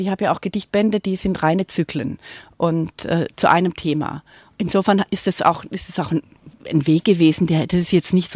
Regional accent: Stuttgart, Baden-Württemberg, Germany; ich bin ja in Stuttgart aufgewachsen, ein Kindheitstext spielt in einem Vorort von Stuttgart

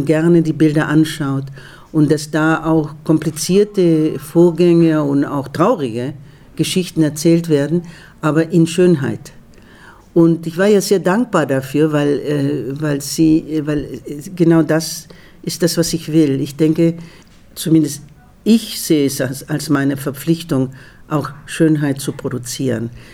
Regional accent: Argentina; first language Spanish; German is a second language; now in Germany; lebe sehr viele, viele Jahre in Deutschland jetzt, wirklich viele Jahre. Länger hier als in Argentinien. Aber meine Kindheit habe ich in Argentinien verbracht und die Sprache ist ja da, wo man beheimatet ist, ne? Und Spanisch wird immer meine Heimat bleiben.

